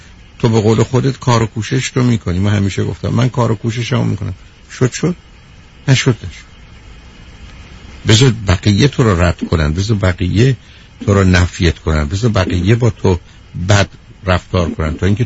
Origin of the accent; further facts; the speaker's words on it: Iran; now in United States; من 44 سال تو امریکام، 40 سال این دفعه، 4 سال قبل هر وقت حرف میزنم همین فهم من ایرانیم، امریکایی نیستم